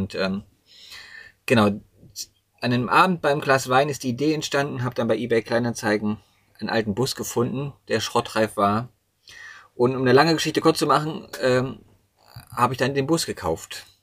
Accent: Thuringia, Germany; born there; also born or lived in United States; Geboren in Thüringen. Bin mittlerweile 44 Jahre alt

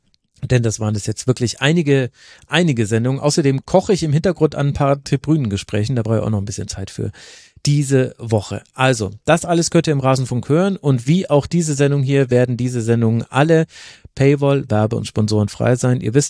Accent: West Germany, Germany; es hat mir nochmal als Wessi geholfen, noch einmal neu zu verstehen, wie die Stasi damals gewirkt hat.

